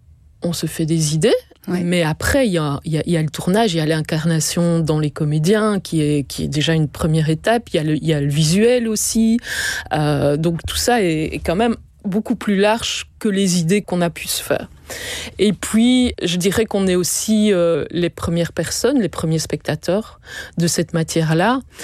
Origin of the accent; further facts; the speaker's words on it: Namur, Wallonia, Belgium; Je suis namuroise